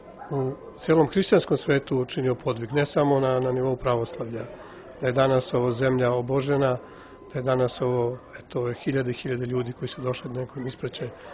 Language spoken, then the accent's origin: Serbian; Smać, Kosovo; Ja kao Srbin iz sela Smać kod Kosova